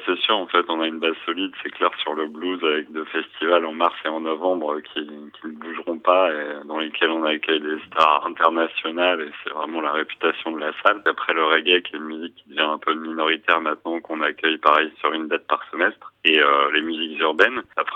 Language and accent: French; Paris, Île-de-France, France; born there; Alors, je suis né à Paris, mais en effet, j'ai passé pas mal de temps en Bretagne